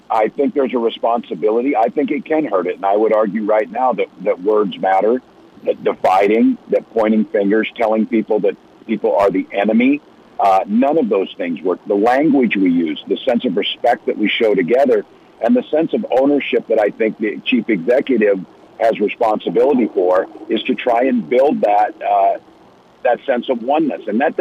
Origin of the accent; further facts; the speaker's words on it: Minnesota, United States; the idea was that I was from Greater Minnesota